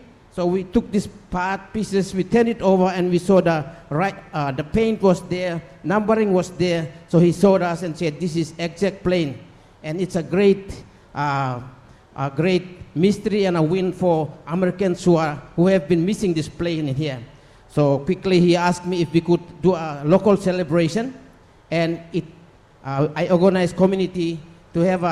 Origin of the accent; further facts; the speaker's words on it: Papua New Guinea; from Papua New Guinea, and I come from the place where Richard Bong left his aeroplane some 80 plus years ago.